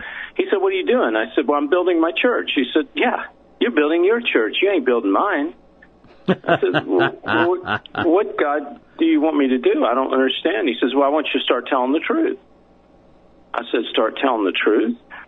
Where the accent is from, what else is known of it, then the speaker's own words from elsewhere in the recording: Nashville, Tennessee, United States; Yeah, but I come from Nashville, Tennessee. I was a songwriter.